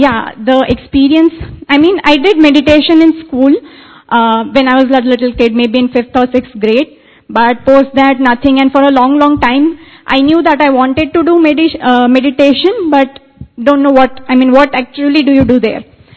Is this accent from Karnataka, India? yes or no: yes; Bangalore, Karnataka, India; I come from Bangalore.